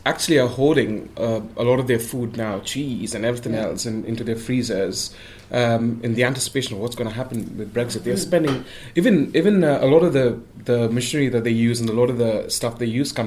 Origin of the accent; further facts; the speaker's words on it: India; Well, I am from India.